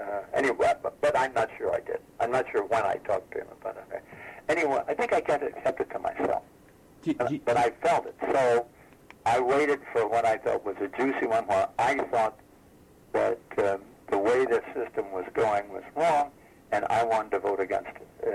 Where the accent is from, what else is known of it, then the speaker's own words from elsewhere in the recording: Nebraska, United States; I'm from Nebraska.